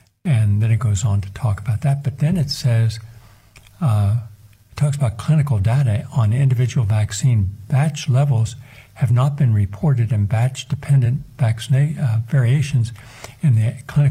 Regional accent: Parkersburg, West Virginia, United States; just short distance from my hometown, Parkersburg.

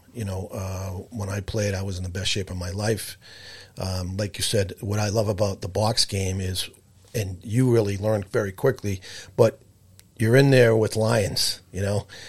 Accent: Brookline, Massachusetts, United States; I grew up in Brookline. Didn't stop playing lacrosse till I was a freshman in high school

